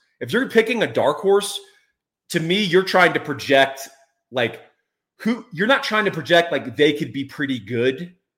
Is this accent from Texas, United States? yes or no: yes; Austin, Texas, United States; as a kid growing up in Austin was if we don't expand I-35, then we can't grow.